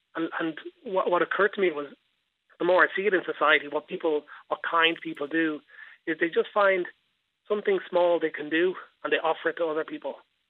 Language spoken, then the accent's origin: English; Dublin, Leinster, Ireland; I'm from Dublin. I'm 45. I'm married, two kids. I'm a civil servant by day. And I spent all my life in Dublin. I grew up in Beaumont.